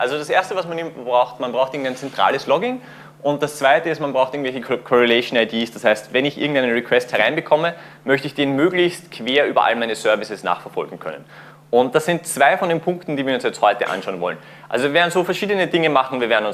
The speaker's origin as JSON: {"language": "German", "country": "Austria", "said": "Hallo von mir … Wie man schon hört, ich bin aus Österreich."}